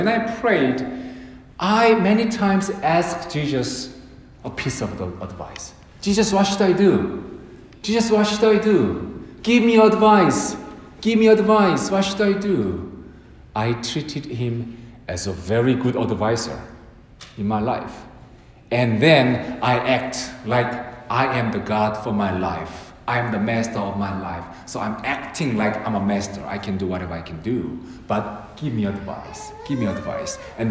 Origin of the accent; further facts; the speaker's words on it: South Korea; English is a second language; now in United States; What about Korea, my home country in Korea? Problem-free country?